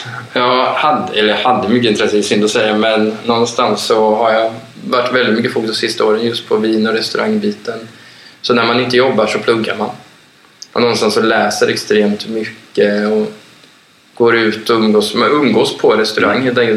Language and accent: Swedish; Västervik, Kalmar County, Sweden; Eller så ofta jag kan när jag är hemma i Västervik.